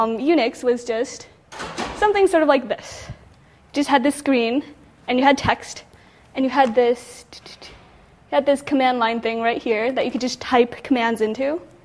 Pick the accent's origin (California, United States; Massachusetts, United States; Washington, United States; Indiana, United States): California, United States; Yay, I'm from Cali, so I'm pretty proud of this list right here.